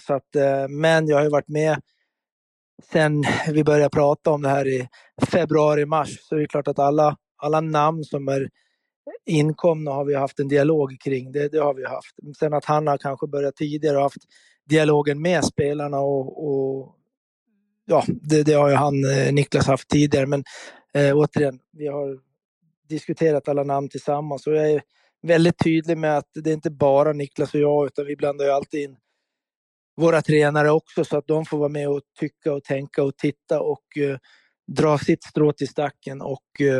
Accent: Gotland, Sweden; Det är väl klart att vi har stött på varandra där hemma på Gotland

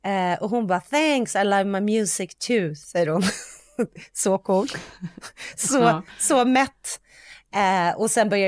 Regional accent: Sweden; det är klart att det är dumheter, här, men det vet ju vi för att vi är svenskar.

